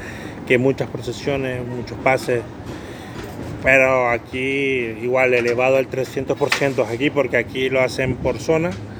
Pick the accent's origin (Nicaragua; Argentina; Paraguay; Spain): Nicaragua; Managua; tengo 37 años y soy de Nicaragua.